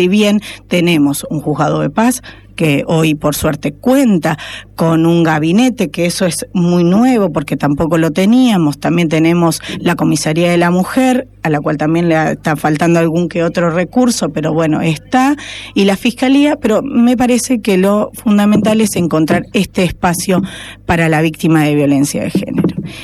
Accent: Salto, Buenos Aires Province, Argentina; siento que es el momento de brindarme a mi pueblo tan querido que es Salto

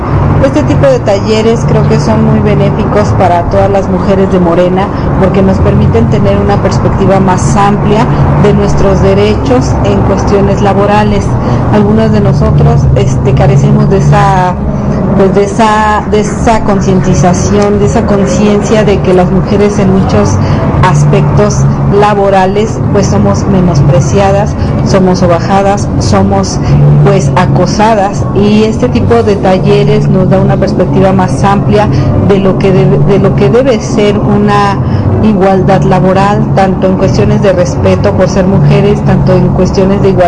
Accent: Iztacalco, Mexico City, Mexico; soy de Iztacalco.

